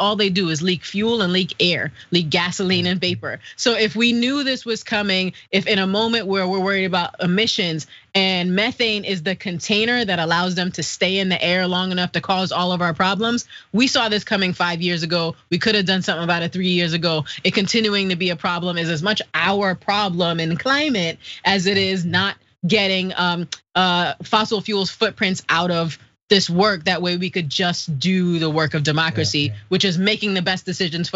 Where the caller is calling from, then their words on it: Maryland, United States; I'm calling from Maryland, which has really done a vanguard job of failing to regulate on methane